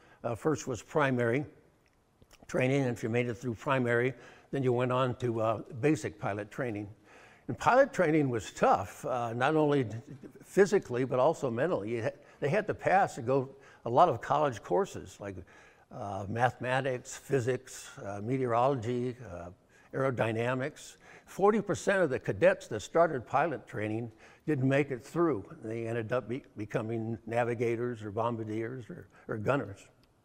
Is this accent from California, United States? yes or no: yes; Pasadena, California, United States; I was also born and raised in Pasadena. I also went to college at UCLA